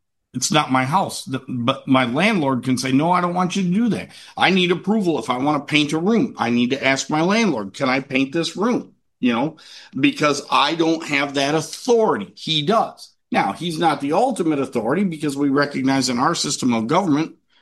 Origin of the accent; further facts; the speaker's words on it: Kankakee, Illinois, United States; born there; also born or lived in Nigeria; So I was born in Kankakee. And then when I was 6 months old, my dad took our family to Nigeria.